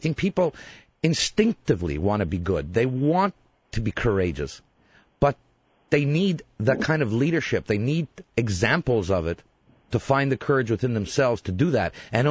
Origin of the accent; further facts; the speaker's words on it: Canada; That was a very proud moment for me as a Canadian